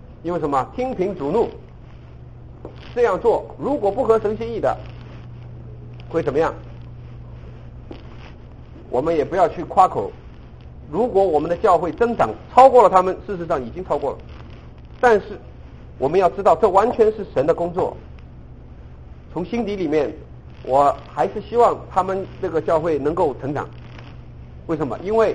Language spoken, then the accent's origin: Chinese; China; 我要讲的就是我们中国人当中